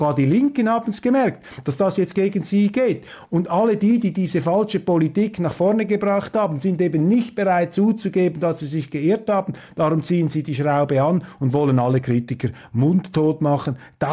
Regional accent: Switzerland; da bin ich Schweizer.

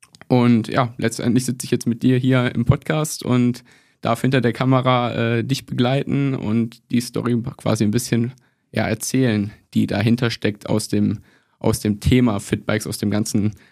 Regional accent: Konstanz, Baden-Württemberg, Germany; now in Munich, Germany; ich bin aus dem Bodensee oder vom Bodensee aus Konstanz jetzt ganz frisch nach München gekommen, wieder in die große Stadt

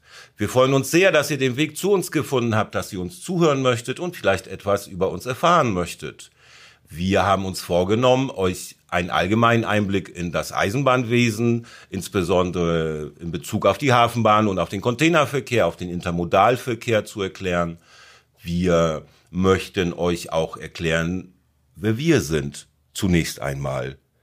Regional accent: Hamburg, Germany; Unter Hinterland verstehen wir als Hamburger nicht unbedingt Nordniedersachsen und Südschleswig-Holstein, sondern eher Mittel- und Osteuropa.

